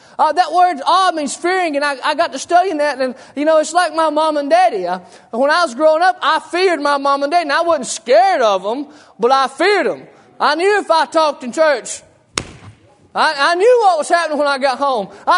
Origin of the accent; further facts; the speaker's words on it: North Carolina, United States; I may say awe here in a minute, but that's just because I'm from Yakin County. I can't talk good, okay?